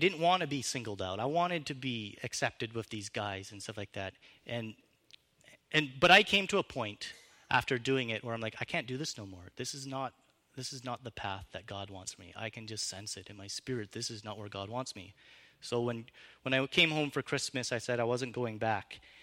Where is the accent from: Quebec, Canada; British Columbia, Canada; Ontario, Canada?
British Columbia, Canada; Summerland; Some of you know that I grew up in Summerland, and I lived there for quite a long time.